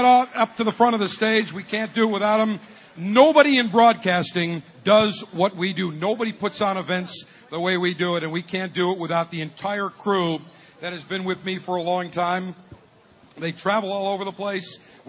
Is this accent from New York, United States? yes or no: yes; Buffalo, New York, United States; So long from my hometown in Buffalo, New York, USA.